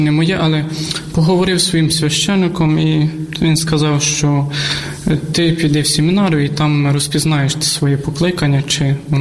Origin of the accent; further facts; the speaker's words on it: Zhyshchentsi, Khmelnytskyi Oblast, Ukraine; born there; Я народився в селі Жищенці, це біля Городка, Хмельницької області.